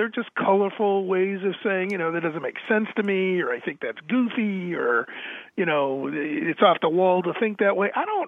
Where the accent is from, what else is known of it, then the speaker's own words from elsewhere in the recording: Boston, Massachusetts, United States; I kind of think of when I travel around, if I said I was from Boston, people say, oh, great city.